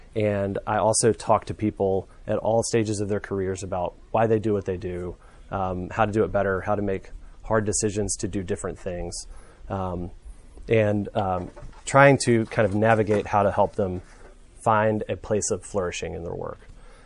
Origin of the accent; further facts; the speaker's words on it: Birmingham, Alabama, United States; I'm from Birmingham. I actually grew up going to the Advent.